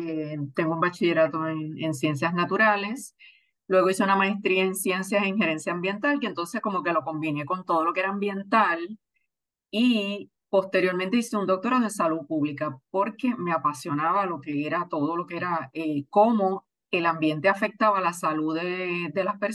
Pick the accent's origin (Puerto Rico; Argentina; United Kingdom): Puerto Rico; Barranquitas; Yo tengo un vínculo muy particular con la naturaleza desde niña porque soy natural de Barranquitas. Crecí en una finca cafetalera